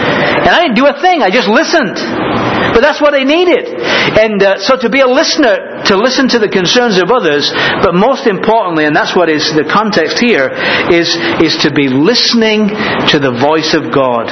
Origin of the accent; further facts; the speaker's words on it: England, United Kingdom; That's the problem with being an Englishman. You get your H's mixed up.